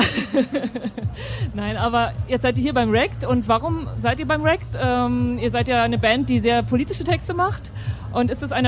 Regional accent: Berlin, Germany; now in Tübingen, Germany; Ich komme nämlich aus Berlin und bin jetzt in Tübingen.

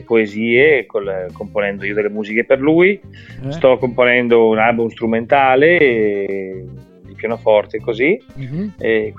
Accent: Bergamo, Lombardy, Italy; io essendo bergamasco, il mio sogno era cantare nel teatro mio cittadino

